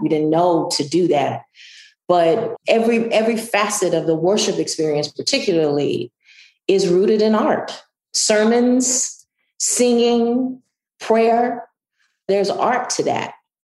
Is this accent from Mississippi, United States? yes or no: yes; Mississippi, United States; And I'm from Southwest Mississippi, and it wasn't Angela Bassett's in Southwest Mississippi when I was growing up.